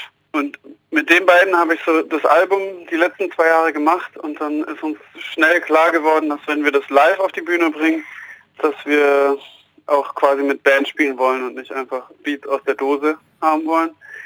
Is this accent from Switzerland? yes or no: no; Kornwestheim, Baden-Württemberg, Germany; aufgewachsen in Kornwestheim.